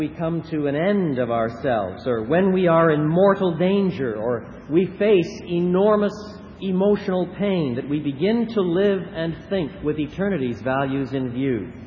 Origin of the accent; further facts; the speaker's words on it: Canada; Being a Canadian, I'm a little slower